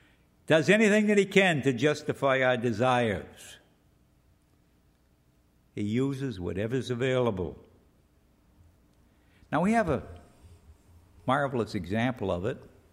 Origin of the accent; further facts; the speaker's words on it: California, United States; Being a Californian, I tell you we live in our pyrite years.